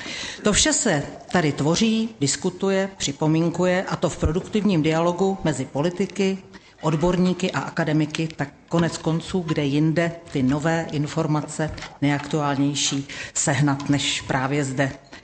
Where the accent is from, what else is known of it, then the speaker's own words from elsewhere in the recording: Pardubice, Pardubice Region, Czechia; Jsem z Pardubic, tak jenom takovou poznámku.